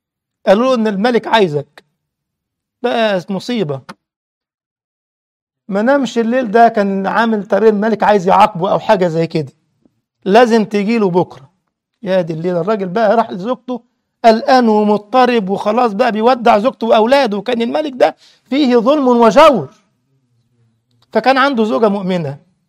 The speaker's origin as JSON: {"language": "Arabic", "country": "Egypt", "said": "ده كان الناس البسطاء يا واد يا أيمن عندنا في مصر كبار السن"}